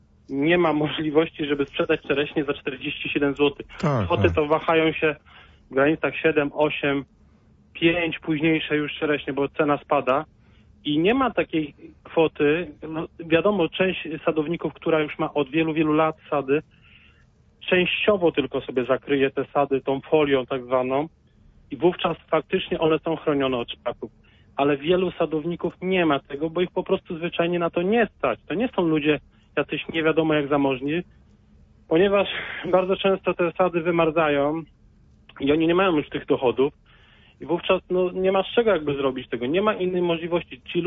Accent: Greater Poland Voivodeship, Poland; Akurat pochodzę z rejonu, gdzie jest chyba największe zagłębie sadów w Wielkopolsce.

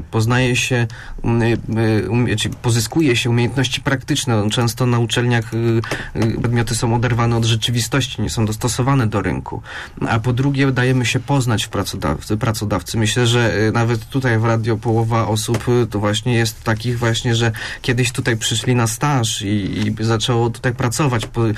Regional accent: southern Poland, Poland; chcę podjąć pracę w Gdyni na przykład, a jestem z południa Polski.

